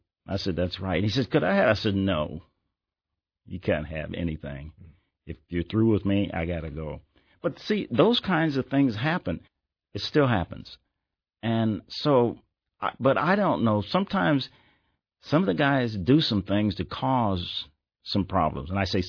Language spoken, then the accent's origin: English; Nebraska, United States